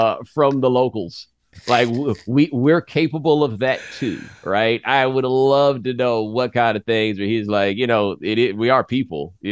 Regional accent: Houston, Texas, United States; and I'm from Houston with like a sprawling metro area, and it's kind of it's all Houston, right?

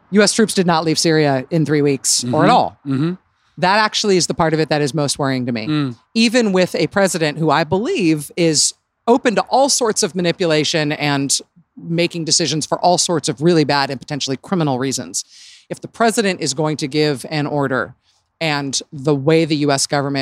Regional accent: United States; And that worries me in an institutional way and in, as an American, more than it worries me that we have really bad civilian leaders.

